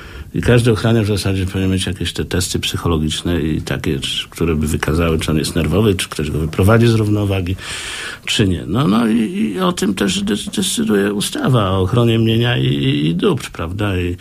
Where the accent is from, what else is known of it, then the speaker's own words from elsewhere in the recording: Drzonków, Lubusz Voivodeship, Poland; Drzanków to jest moja wioska, gmina Zielona Góra to jest moja gmina, a Zielona Góra to jest moje miasto, prawda?